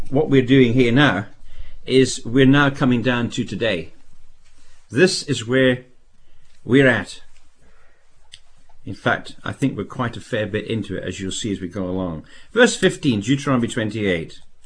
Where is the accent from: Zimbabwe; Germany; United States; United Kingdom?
Zimbabwe; I was brought up in Rhodesia